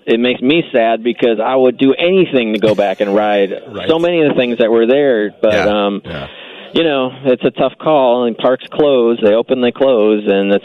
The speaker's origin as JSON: {"language": "English", "town": "Schaumburg", "region": "Illinois", "country": "United States", "tie": "born or raised there", "said": "Yeah, I grew up in Schaumburg, so for me, it was Six Flags Great America was the park."}